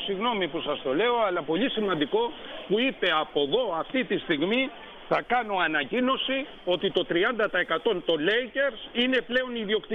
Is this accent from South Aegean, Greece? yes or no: no; Zakynthos, Ionian Islands, Greece; είμαι περήφανος που είμαι από τη Ζάκυνθο, που κατάγομαι από μία μικρή τόση κοκκίδα, αλλά είναι γενέθλια δύο εθνικών ποιητών.